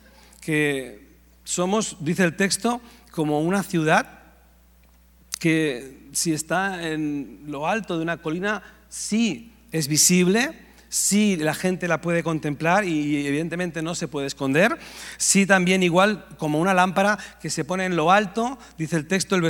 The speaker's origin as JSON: {"language": "Spanish", "town": "Barcelona", "region": "Catalonia", "country": "Spain", "said": "Yo soy catalán, yo soy de Barcelona"}